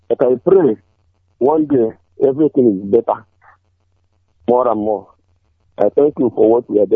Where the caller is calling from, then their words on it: Aba, Abia, Nigeria; I'm calling from Aba.